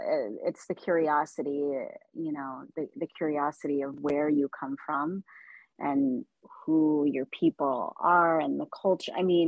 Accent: Texas, United States; also born or lived in New York / Chicago; Well, I grew up in Texas. I mean, that's a whole we can get into, but yeah. But I spent a long time in New York, and it was just starting to feel like home. I was in New York for a while. Chicago for a while too.

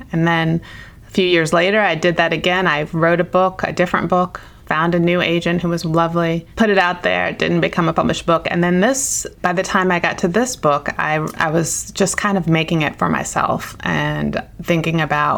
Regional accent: Virginia, United States; I inherited this idea of home was going back 10 hours to South Carolina, where my aunties and uncles and a bazillion cousins lived, and my grandma, and then coming home to Virginia.

